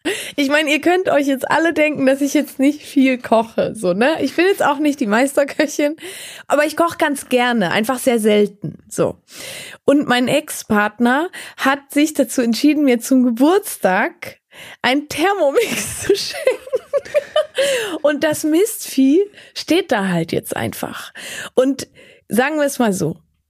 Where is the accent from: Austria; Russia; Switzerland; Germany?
Switzerland; Valais; Das Raclette ist bei uns im Wallis ja wirklich, also das ist bei uns so ein Aushängeschild.